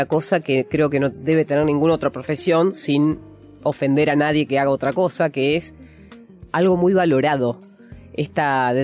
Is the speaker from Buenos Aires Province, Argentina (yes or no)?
yes; Mar del Plata, Buenos Aires Province, Argentina; moved away; Yo vivía en Mar del Plata, yo nací en Mar del Plata, sí. Y me vine a vivir acá para estudiar comunicación.